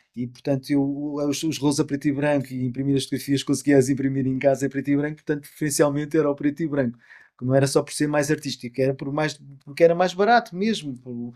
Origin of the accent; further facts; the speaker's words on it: Lisbon, Portugal; born there; Eu nasci em Campolide, não é? É um bairro, parece que está longe do centro, mas não está.